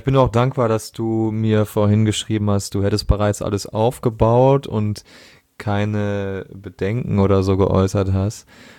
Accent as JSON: {"language": "German", "region": "North Rhine-Westphalia", "country": "Germany", "tie": "born or raised there", "said": "Basti, einem meiner besten Freunde in meiner Heimat am Niederrhein"}